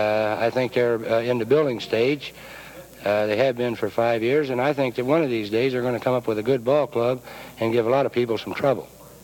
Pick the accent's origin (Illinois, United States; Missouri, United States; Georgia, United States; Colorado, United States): Missouri, United States; Kansas City; I've been gone 19 summers. As everybody knows, Kansas City is my hometown.